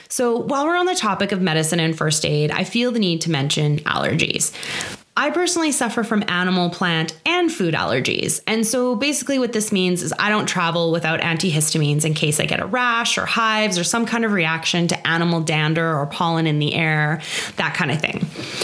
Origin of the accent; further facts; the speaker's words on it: Canada; I've noticed this as a Canadian trying to buy cold medicine like Advil Cold and Sinus or Sudafed in America.